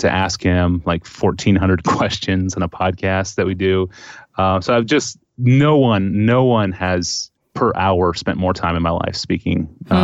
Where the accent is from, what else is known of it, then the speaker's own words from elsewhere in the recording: Nebraska, United States; I grew up in Nebraska, so there was no, like, I could choose.